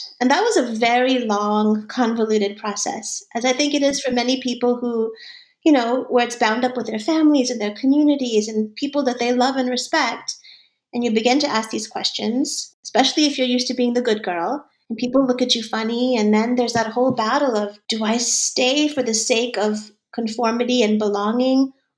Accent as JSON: {"language": "English", "town": "Boston", "region": "Massachusetts", "country": "United States", "tie": "born or raised there", "moved": "as an adult", "said": "So I grew up on the East Coast in Boston, went to college, grad school there. And then after we got married, we slowly moved west"}